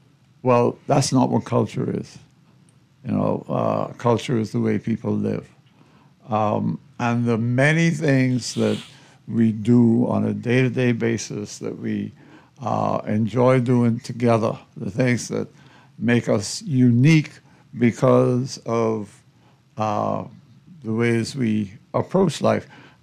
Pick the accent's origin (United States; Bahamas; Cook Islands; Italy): Bahamas; Bain Town, New Providence; I was born in New Providence. I was born in Grantstown, actually, right behind the Grantstown Post Office.